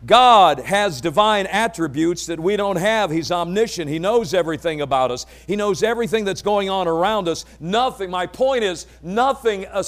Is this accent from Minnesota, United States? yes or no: no; Detroit, Michigan, United States; Growing up in Detroit, listen, my mother walked me to the bus stop.